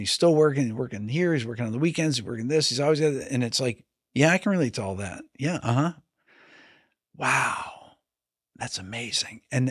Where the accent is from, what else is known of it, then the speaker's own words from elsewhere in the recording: United States; I'm an American.